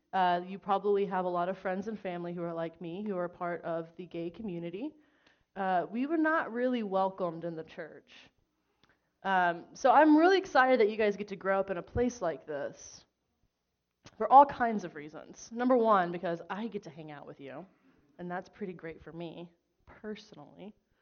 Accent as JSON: {"language": "English", "region": "Oklahoma", "country": "United States", "tie": "born or raised there", "said": "Some of you may not know this about me, but I grew up in Oklahoma."}